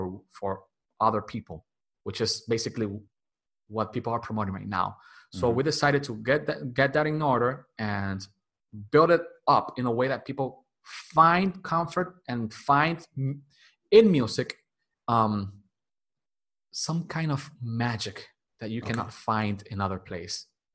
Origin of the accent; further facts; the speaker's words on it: Dominican Republic; I was born and raised here in the Dominican Republic